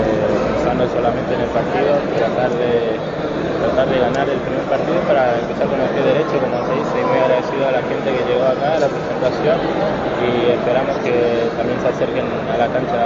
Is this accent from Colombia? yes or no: no; Paraguay; Soy de la localidad de Delira, un lugar llamado Pirapedú, que es del campo, buen lugar, se respira aire puro, me siento muy cómodo allá